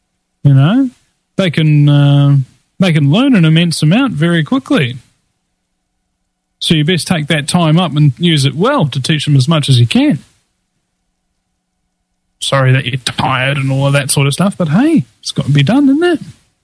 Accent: New Zealand; I'm from New Zealand. I have no idea where that is.

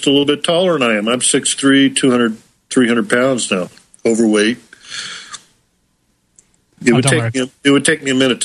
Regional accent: United States; Well, I'm an American here in Southern California, and I guess you guys are way down in the down under area, aren't you?

